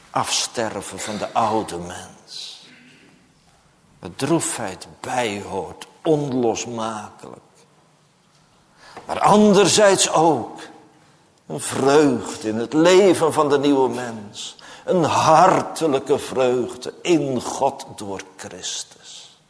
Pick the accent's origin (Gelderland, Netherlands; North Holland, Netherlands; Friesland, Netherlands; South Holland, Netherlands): North Holland, Netherlands; Amsterdam; ik kom uit Amsterdam. Ik kom niet hier uit een degelijke provincie waar de Veluwe op ligt.